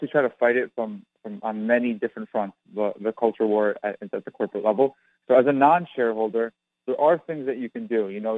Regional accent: New York, United States; Well, I grew up in New York, so it just kind of was foisted upon me.

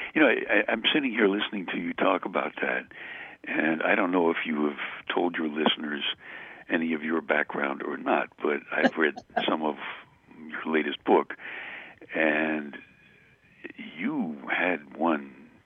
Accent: New York, United States; I brought her down to my hometown of New York. You know, I come from the southern part of Brooklyn, where the palm trees grow, you know, and it's just delightful there.

